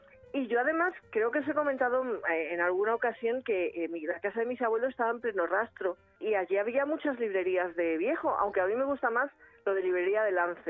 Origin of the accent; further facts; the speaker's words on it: Madrid, Community of Madrid, Spain; Todos los que somos de Madrid